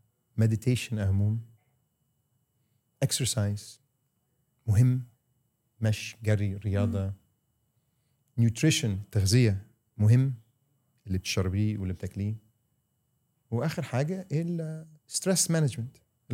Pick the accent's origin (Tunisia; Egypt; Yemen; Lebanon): Egypt; moved away as an adult; also born or lived in United States / Bali / Saudi Arabia / Dubai; انا اتولدت في امريكا، وفترة مصر من 10 إلى 20 سنة كانت فترة قوية بزور وأنا فخور بها. وتعلمت أهل، دين، لغة، أخلاق